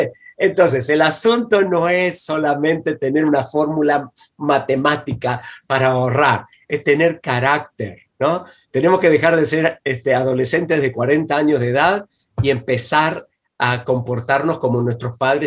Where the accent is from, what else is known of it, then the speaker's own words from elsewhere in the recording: Buenos Aires Province, Argentina; Cuando iba creciendo en Argentina, cuando era niño, ¿no? Yo crecí en un barrio de clase media baja, de inmigrantes, en las afueras de la ciudad de Buenos Aires, ¿no? Era gente muy linda, yo amo mucho mi barrio y mi gente de allí.